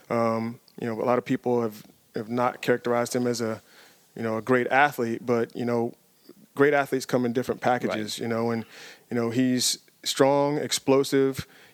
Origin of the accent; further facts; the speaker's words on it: Richmond, Virginia, United States; things and people that we experienced during our time growing up in Virginia and Richmond specifically.